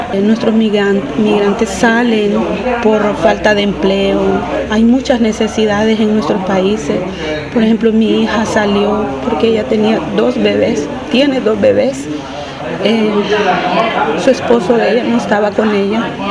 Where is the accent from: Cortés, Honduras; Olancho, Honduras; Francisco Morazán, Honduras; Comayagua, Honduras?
Cortés, Honduras; San Pedro Sula; Yo vengo de San Pedro Sula, Honduras.